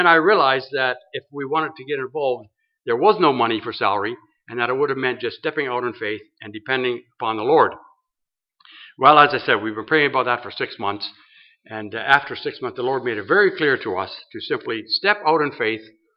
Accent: London, United Kingdom; I mentioned that I was from London

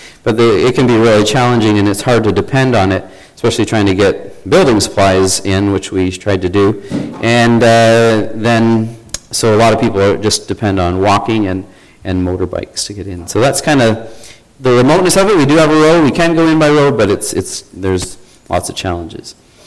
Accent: Bancroft, Ontario, Canada; I grew up in Bancroft, as was stated. We have 3,500 people.

